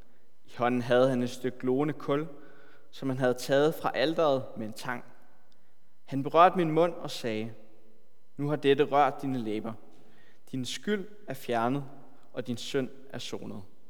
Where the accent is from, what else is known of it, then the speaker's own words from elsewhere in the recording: Bornholm, Capital Region of Denmark, Denmark; now in Copenhagen, Denmark; Jeg kommer egentlig fra Bornholm, kommer fra en menighed, hvor rigtig mange boede på landet.